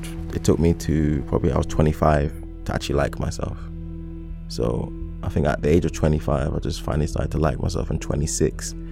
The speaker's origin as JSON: {"language": "English", "region": "East of England", "country": "United Kingdom", "tie": "born or raised there", "also_born_or_lived": "South London", "said": "it's my story of how I grew up in Essex and adapted."}